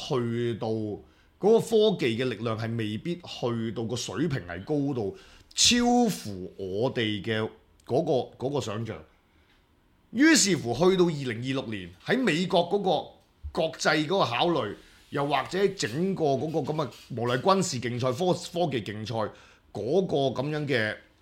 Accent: China; 我哋中國人有經驗

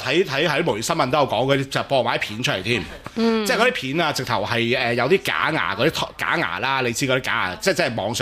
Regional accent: Hong Kong; 你話我哋香港人嘅，或者我哋正常人嘅，梗係覺得即係點會敢揾條命教飛啊？

